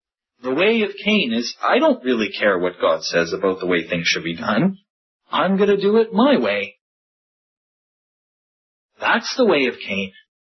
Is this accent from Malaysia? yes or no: no; Canada; born there; My parents, as some of you know, come from Egypt. They were born in Egypt. I was born in Canada. But my brother was born in Egypt.